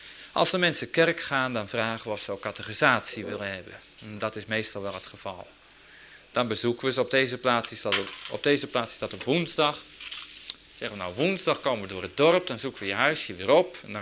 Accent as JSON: {"language": "Dutch", "region": "Transvaal", "country": "South Africa", "said": "Middelburg is ook een plaats bij ons in Transvaal."}